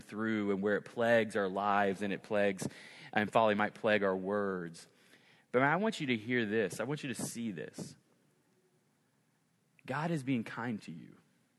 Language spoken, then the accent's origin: English; Oklahoma, United States; I grew up in Oklahoma, and I grew up, we have tornadoes too